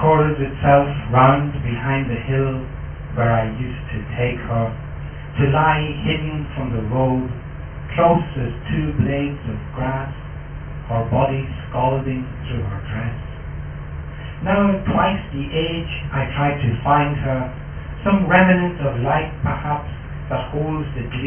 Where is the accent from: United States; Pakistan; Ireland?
Ireland; Dundalk, Leinster; And it's set in my hometown of Dundalk, and some of the street names I mentioned are the street names of Dundalk.